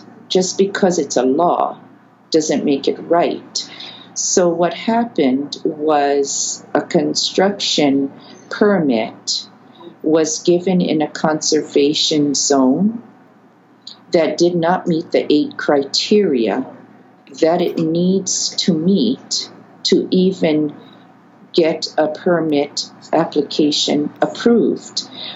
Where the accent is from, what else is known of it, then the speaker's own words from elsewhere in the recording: Waimea, Hawaii, United States; It's what we call her when we are from Waimea and we are part of Parker Ranch or ranching communities in the area.